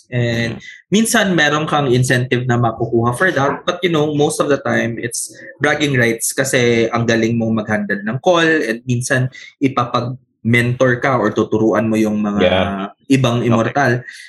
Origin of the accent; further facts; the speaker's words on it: Visayas, Philippines; Ako, personally, Bisaya ako.